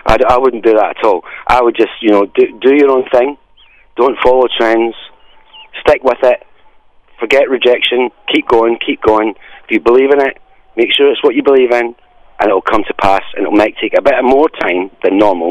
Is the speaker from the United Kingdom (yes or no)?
yes; Scotland, United Kingdom; because I'm a Scottish guy, as you can probably tell